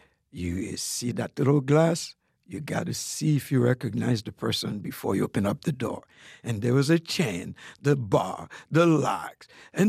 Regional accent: Haiti; now in United States; So that's the kind of life that I grew up in Haiti.

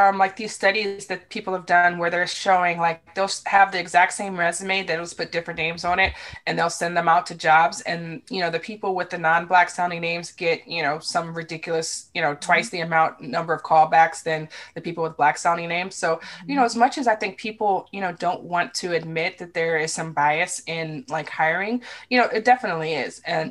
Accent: Washington, District of Columbia, United States; I'm from Northeast DC.

